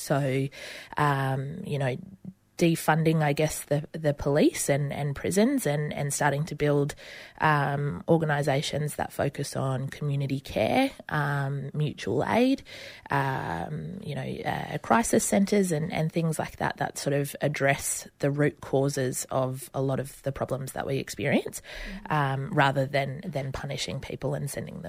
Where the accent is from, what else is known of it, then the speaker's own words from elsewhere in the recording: Toowoomba, Queensland, Australia; As Karina said … I grew up on Goongari country out southwest Queensland and in Toowoomba as well on Jarbal and Jarawa country.